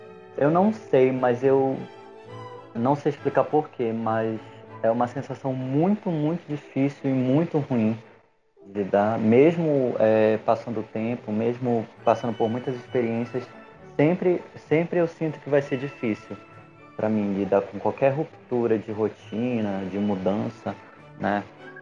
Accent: Belém, Pará, Brazil; eu tenho 32 anos, eu sou autista leve, tenho TDAH também e sou de Belém do Pará.

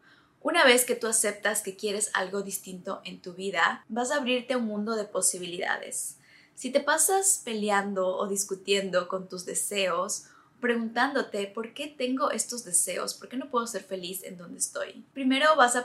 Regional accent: Ecuador; now in Dubai, United Arab Emirates; venir a Dubái, cómo manifesté vivir en esta ciudad increíble viniendo de América Latina. Como saben, yo soy de Ecuador.

